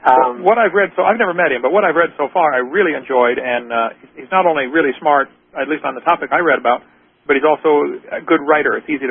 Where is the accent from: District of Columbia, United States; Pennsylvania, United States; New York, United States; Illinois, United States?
Illinois, United States; Peoria; then I was born and raised in Peoria, so Illinois.